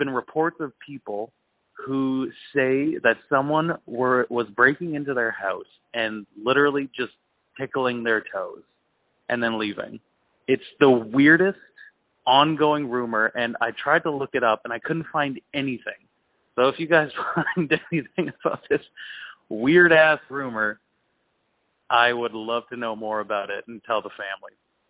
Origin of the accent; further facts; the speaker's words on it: Toronto, Ontario, Canada; I'm from Toronto.